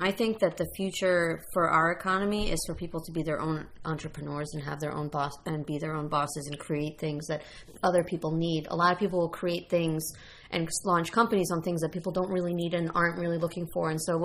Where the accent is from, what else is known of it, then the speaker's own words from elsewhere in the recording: New York, United States; born there; I was born in New York.